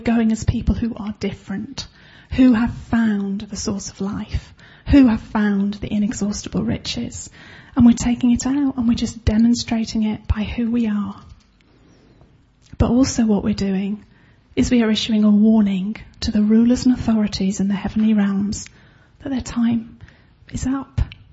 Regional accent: England, United Kingdom; Is that being English? Is that the way I was brought up?

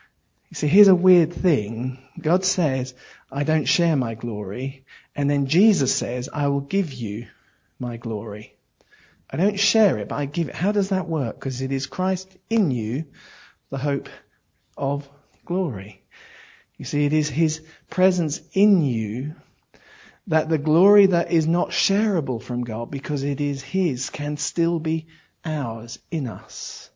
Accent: London, United Kingdom; I grew up in the Ichthys Christian Fellowship in Southeast London

